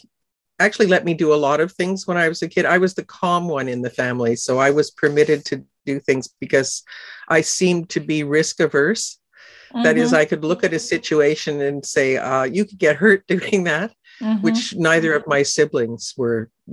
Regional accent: Canada; I moved a lot. I grew up pretty much all across Canada.

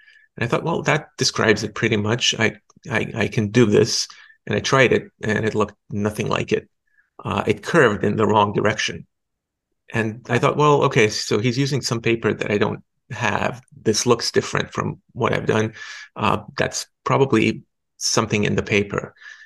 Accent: Croatia; So I grew up in Croatia and went to school there and finished my undergraduate degree in mathematics and computer science.

